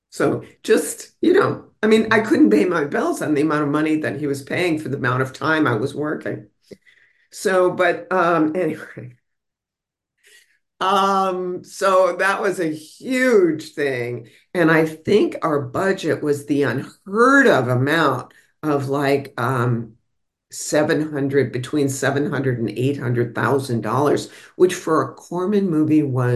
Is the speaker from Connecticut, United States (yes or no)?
no; Michigan, United States; look, I came from Michigan. I came out of the blue.